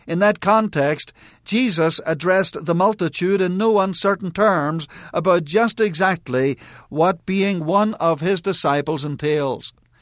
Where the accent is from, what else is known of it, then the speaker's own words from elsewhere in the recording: Ireland; I recall as a youngster growing up in Ireland